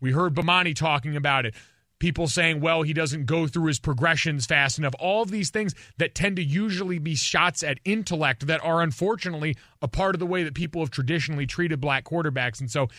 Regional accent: Connecticut, United States; I grew up in Connecticut, so I was stuck between worlds. We had the Red Sox and the Yankees on either side

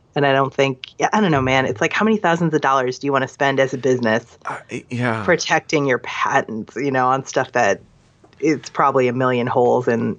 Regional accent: Boston, Massachusetts, United States; I'm from Boston. We're so polite.

